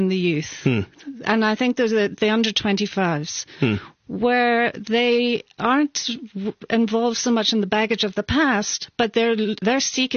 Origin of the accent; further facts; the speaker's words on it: Ireland; also born or lived in London / Belfast; I grew up in Ireland and London. And Northern Ireland. So I grew up in a very troubled time. And my father was a journalist, so we moved around the sort of between London and Dublin and Belfast.